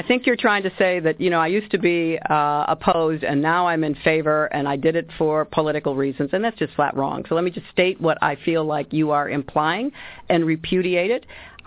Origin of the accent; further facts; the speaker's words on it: United States; I said I'm an American, so of course we all evolved